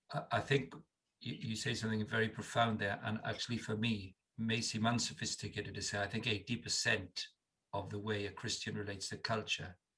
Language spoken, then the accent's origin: English; Wales, United Kingdom; I'm 58 years of age. So I grew up in Wales in the 60s and 70s. So chapel, Welsh-speaking chapel culture, all going to chapel.